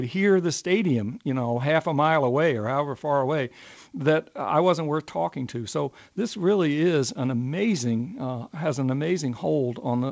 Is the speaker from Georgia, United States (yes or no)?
yes; Atlanta, Georgia, United States; I grew up in Atlanta. I was born in Atlanta